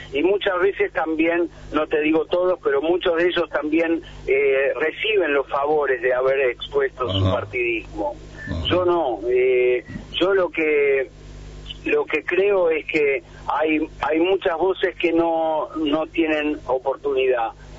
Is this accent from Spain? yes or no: no; Argentina; Mira, yo paso aproximadamente 8 meses al año en mi país, en la Argentina.